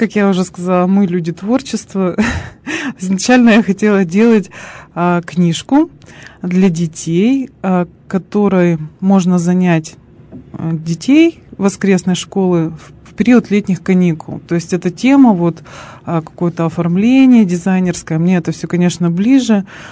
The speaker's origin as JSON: {"language": "Russian", "town": "Karpinsk", "region": "Sverdlovsk Oblast", "country": "Russia", "tie": "born or raised there", "said": "уехала в Екатеринбург, поступила в университет, на модельера-дизайнера, вот, а потом уехала в Карпинск, обратно в родной город."}